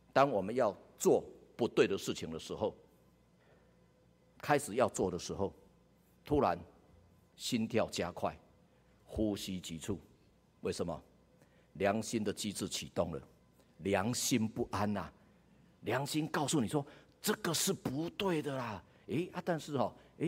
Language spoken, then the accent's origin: Chinese; Taiwan; 哦，我们台湾话说，哦，蚊子叮五角啊